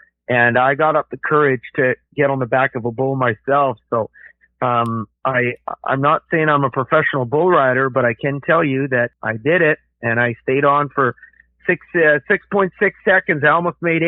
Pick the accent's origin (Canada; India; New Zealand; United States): Canada; Alberta; as a Canadian artist from Alberta to prioritize Quebec